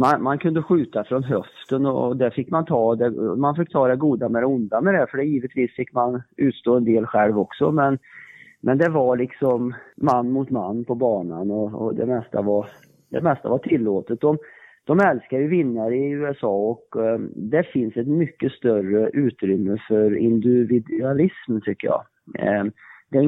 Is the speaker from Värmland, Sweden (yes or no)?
yes; Värmland, Sweden; Jag kommer ju från Värmland och amerikanerna är ju som värmlänningar i grunden, tycker jag.